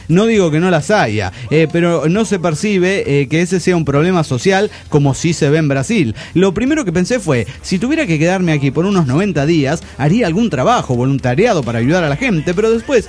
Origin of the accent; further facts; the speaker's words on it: Matehuala, San Luis Potosí, Mexico; Y ustedes dijeron justo que era de mi pueblo, Matehuala.